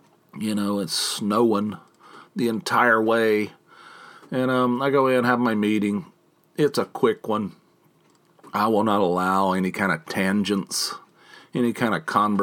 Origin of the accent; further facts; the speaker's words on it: West Virginia, United States; moved away; also born or lived in California; I grew up in West Virginia where we used to get blasted with snow too back in the day.